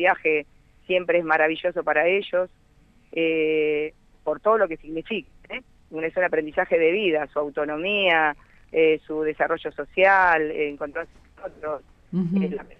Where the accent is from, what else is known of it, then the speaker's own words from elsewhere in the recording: El Bolsón, Río Negro, Argentina; Porque yo soy de Bolsón.